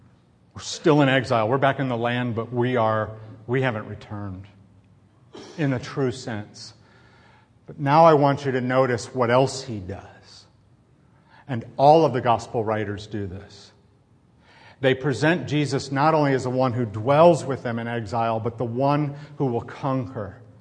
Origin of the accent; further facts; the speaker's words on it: Chicago, Illinois, United States; I'm a Yankee, I'm from Chicago, so I think wilderness, lots of trees and squirrels and all those kinds of things.